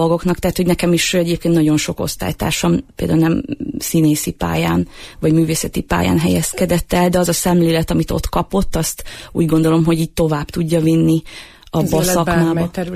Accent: Gyomaendrőd, Békés, Hungary; Én Gyoma Endrődi vagyok.

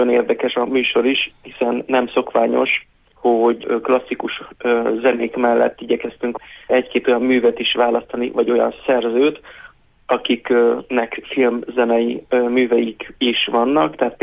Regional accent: Eger, Heves, Hungary; Én ugye egri származású vagyok

